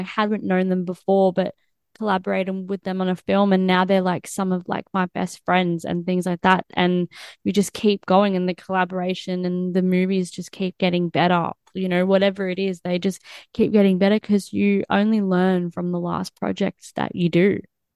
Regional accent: Australia; I mean, I came from Australia, so it's a different kind of thing.

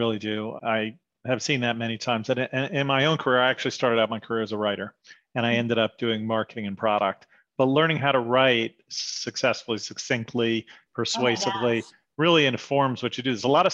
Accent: New York, United States; I was passionate about becoming a guard for the Knicks when I was growing up in New York.

